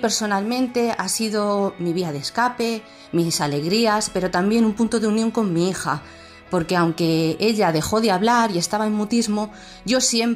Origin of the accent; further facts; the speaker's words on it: Toledo, Castilla-La Mancha, Spain; soy de Toledo y soy una gran aficionada al baloncesto